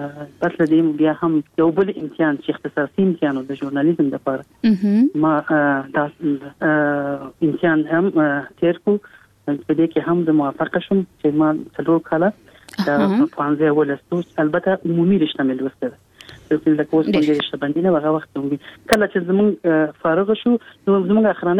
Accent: Kabul, Afghanistan; ما زه په کابل کې پیدا یم، په دې لاسو د ډیجیټل ورکوم کال کې پیدا یم. لومړی نه مکتب مې په کابل کې

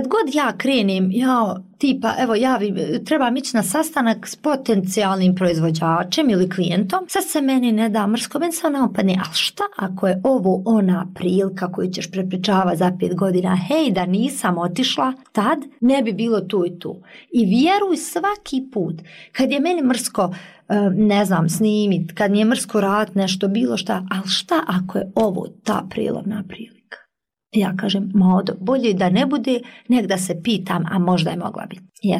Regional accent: Kalesija, Tuzla Canton, Bosnia & Herzegovina; Ja sam iz Kalesije

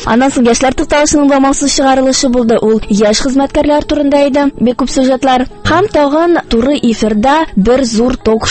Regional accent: Kazan, Tatarstan, Russia; мин Казаннан, мәркәзебездән, 2-нче татар гимназиясында белем алып чыктым.

